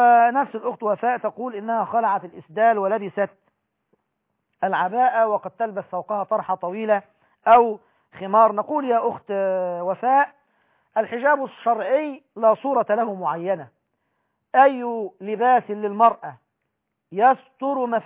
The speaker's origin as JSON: {"language": "Arabic", "town": "Aghour El Kubra", "region": "Qalyubia", "country": "Egypt", "said": "نحن في بلدتنا أجهور الكبرى التابعة لمركز صوخ قمنا بمثل هذا العمل"}